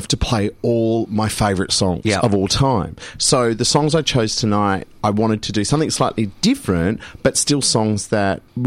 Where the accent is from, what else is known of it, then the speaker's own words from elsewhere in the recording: Perth, Western Australia, Australia; born there; Look, I was born in Perth, and I've talked a lot about Perth